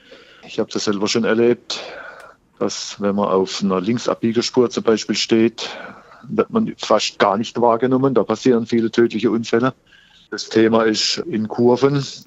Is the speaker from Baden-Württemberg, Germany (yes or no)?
yes; Baden-Württemberg, Germany; Besonders bei uns im Schwarzwald.